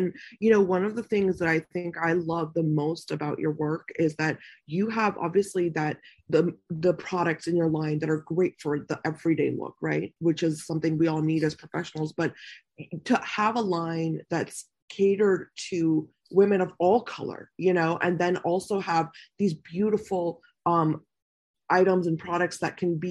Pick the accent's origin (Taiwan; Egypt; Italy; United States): United States; So when I was raised here in America